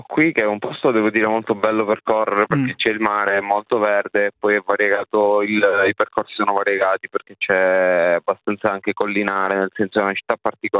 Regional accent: Pantelleria, Sicily, Italy; Sì, sì, sono di Pantelleria e anche lì è molto allenante

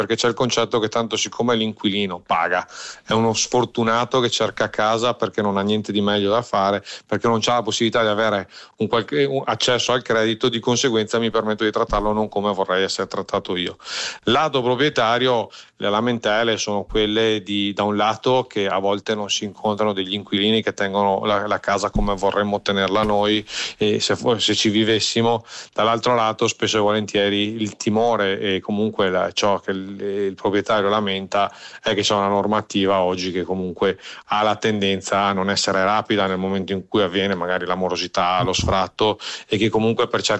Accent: Veneto, Italy; io sono veneto

